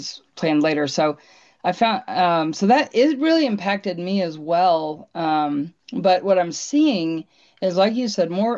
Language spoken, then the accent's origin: English; Bartlesville, Oklahoma, United States; Voice of the Martyr, what is headquartered where I grew up in Bartlesville.